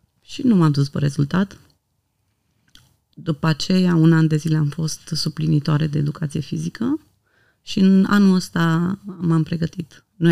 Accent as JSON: {"language": "Romanian", "region": "Gorj County", "country": "Romania", "said": "eu sunt deloc din Oltenia, din Gorj."}